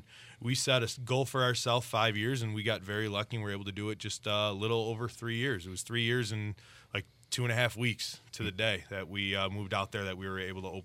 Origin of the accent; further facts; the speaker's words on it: Orland Park, Illinois, United States; now in Lowell, United States; Born and raised Orland Park area. 3 years ago, 2016, my wife and I relocated our family to beautiful north part of Lowell.